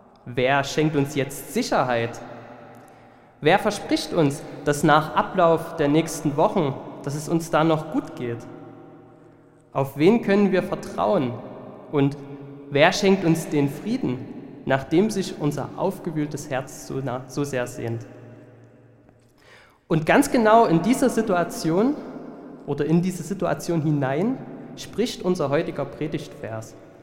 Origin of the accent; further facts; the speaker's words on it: Oederan, Saxony, Germany; Ich bin hier in der Jugendarbeit aufgewachsen, in Öderan selber.